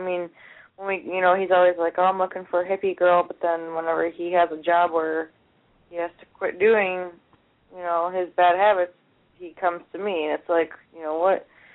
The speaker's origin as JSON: {"language": "English", "region": "Ohio", "country": "United States", "said": "I'm from Ohio."}